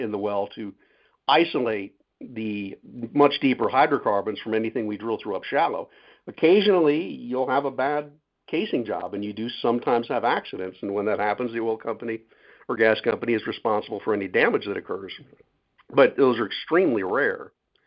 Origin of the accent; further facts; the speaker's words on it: Connecticut, United States; the bunker oil, which is what I grew up with in Connecticut.